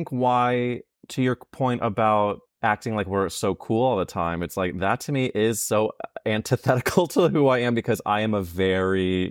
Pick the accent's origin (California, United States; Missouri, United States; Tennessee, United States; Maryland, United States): Missouri, United States; St. Louis; I'm from St. Louis, where there's an area called Forest Park, and there are these fountains that we would hang out at night.